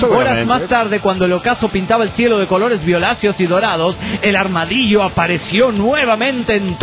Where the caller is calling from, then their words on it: Tecate, Baja California, Mexico; de Tecate, Baja California, México.